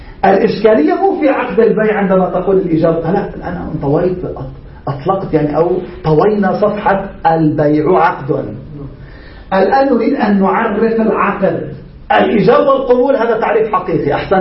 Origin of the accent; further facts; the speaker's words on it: Lebanon; نحن عندنا هيك بلبنان